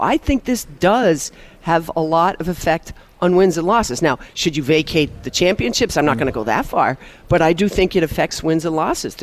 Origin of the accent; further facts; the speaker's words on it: Boston, Massachusetts, United States; my cynicism is pretty. I'm from Boston.